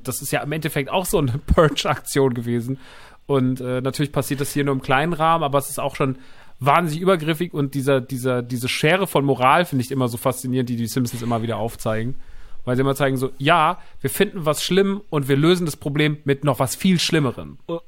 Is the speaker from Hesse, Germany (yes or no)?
yes; Rodgau, Hesse, Germany; Ich meine, ich komme aus dem Rottgau.